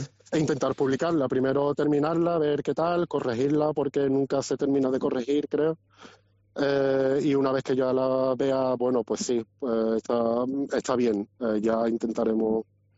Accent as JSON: {"language": "Spanish", "town": "Cádiz", "region": "Andalusia", "country": "Spain", "moved": "yes", "said": "esa fecha es la misma en la que yo me fui de Cádiz, dejé atrás a mi familia, dejé atrás mi ciudad"}